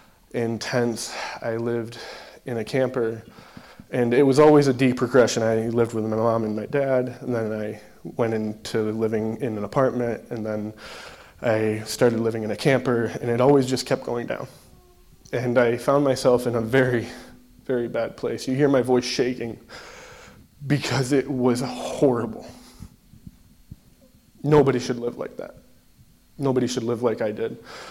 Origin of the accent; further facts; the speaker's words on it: Trumansburg, New York, United States; I grew up in Trumansburg. I'm 23 years old